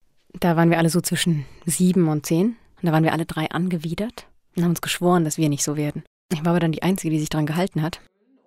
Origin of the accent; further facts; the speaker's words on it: Bavaria, Germany; Ich bin aufgewachsen in Oberfranken